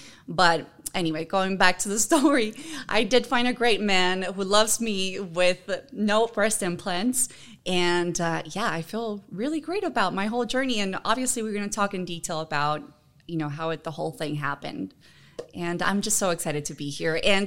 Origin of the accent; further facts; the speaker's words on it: Honduras; moved away as an adult; now in United States; And I'm originally from Honduras. I was born and raised there, but I have lived now here in the States for 20 years. I consider myself bicultural, bilingual. My dad is American. My mom is Honduran.